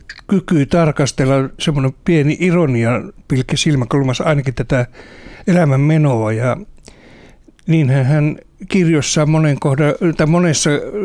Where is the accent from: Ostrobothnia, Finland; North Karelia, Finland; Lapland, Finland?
North Karelia, Finland; Joensuu; born there; synnyn ja kesät lapsuuteni Joensuussa mummolassa.